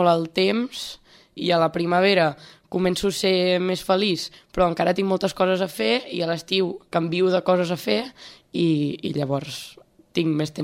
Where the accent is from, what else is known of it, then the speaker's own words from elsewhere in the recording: Sant Celoni, Catalonia, Spain; quan em pregunten d'on soc, doncs dic de Sant Celoni, perquè és el lloc on faig vida. Però resulta que teòricament visc a Palau, perquè jo visc al Virgili, que és un barri que pertany a Palau